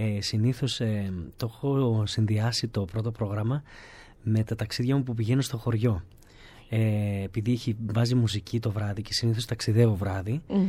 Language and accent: Greek; Metz, Grand Est, France; επειδή έχω μεγαλώσει εκεί, είναι η πατρίδα μου το Μέτς στο κέντρο